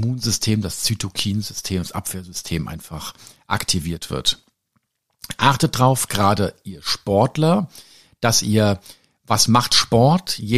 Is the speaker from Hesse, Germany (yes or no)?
yes; Hesse, Germany; viele Grüße an meine Heimat, das schöne Hessen. Da nennt man ja so die Erkältung, den grippalen Infekt, ganz einfach einen Bips.